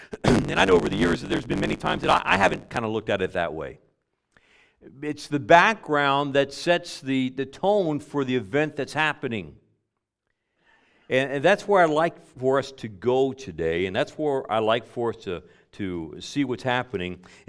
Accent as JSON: {"language": "English", "region": "Pennsylvania", "country": "United States", "tie": "born or raised there", "said": "Well, I grew up in Pennsylvania, okay?"}